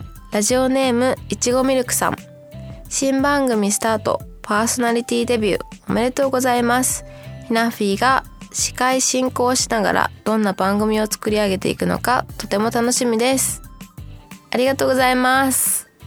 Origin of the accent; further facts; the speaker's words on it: Yokohama, Kanagawa, Japan; 出身地は私も神奈川なんですよね。一緒、みっちゃんさん一緒です。神奈川の横浜市というところが出身地でございます。どうだろう、でも結構いるかも。アメリカに1年だけいたんですけど、それ以外は基本的にずっと横浜に住んでいたので、割とずっと神奈川にいます。